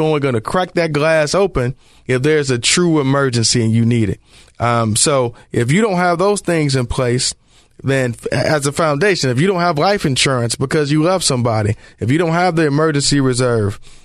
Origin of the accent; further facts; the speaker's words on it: Detroit, Michigan, United States; I think about jobs growing up in Detroit. General Motors, Ford, Chrysler.